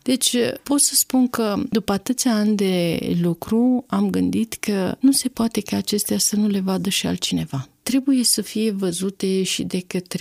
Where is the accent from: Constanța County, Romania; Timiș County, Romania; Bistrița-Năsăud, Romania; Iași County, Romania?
Iași County, Romania; Târgu Frumos; sunt din Târgu Frumos, din neamul ursarilor, sunt neam de negustor, pentru că părinții mei erau negustori, rom-negustori